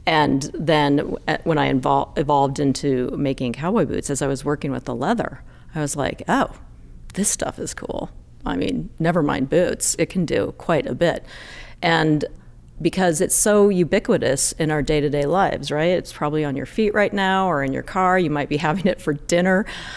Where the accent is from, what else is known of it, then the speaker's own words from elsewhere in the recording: the West, United States; now in Livingston, United States; Well, I'm from the West. You know, the family ties are in Idaho, Wyoming, Colorado, Washington, not Montana, but now Montana.